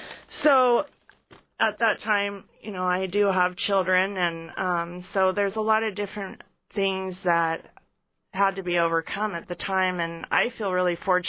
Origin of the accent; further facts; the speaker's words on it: Ketchikan, Alaska, United States; I actually was born and raised in Ketchikan, Alaska, and grew up in different logging camps. My dad was a logger for many years. And I had a lot of different experiences in Alaska and moved around kind of a lot, I guess.